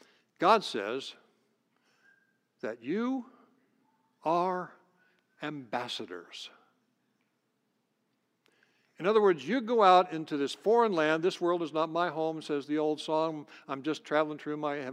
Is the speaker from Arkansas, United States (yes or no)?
no; Ohio, United States; 12 miles west of my hometown sat a simple farmhouse.